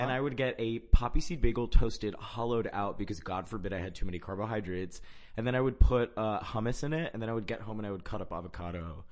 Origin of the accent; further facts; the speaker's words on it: Orlando, Florida, United States; So I grew up in Central Florida. Mm-hmm. I was born and raised in Orlando.